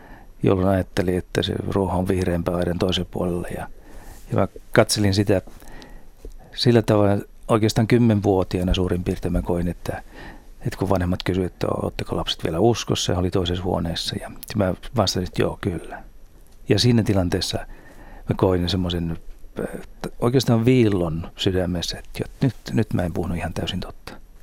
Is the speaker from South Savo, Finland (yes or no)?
yes; Otava, South Savo, Finland; Lapsuuteni vietin Mikkelin kupeessa olevassa kylässä, Otavan kylässä. Siellä oli semmoinen kansakoulu, jossa vanhempani toimi opettajina. Ja siellä kasvoin.